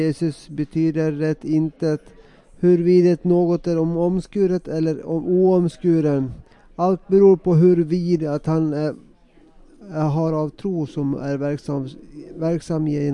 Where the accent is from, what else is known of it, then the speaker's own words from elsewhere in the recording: Pudasjärvi, North Ostrobothnia, Finland; att Podasjärvi är min födelseort. Jag har växt upp här.